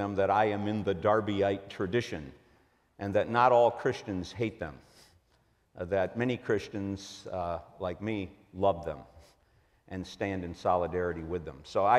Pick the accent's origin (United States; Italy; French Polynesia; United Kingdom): United Kingdom; Scotland; I am not Jewish. I am Scottish, but I love the Jewish people.